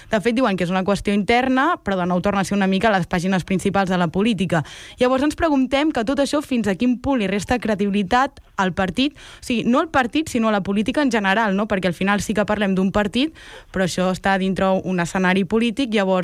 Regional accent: Figueres, Catalonia, Spain; A Figueres? Sí, sí, sí, sí. Som de l'Empordà.

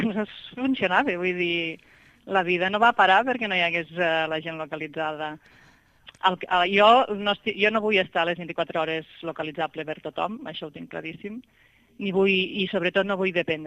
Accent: Cervera, Catalonia, Spain

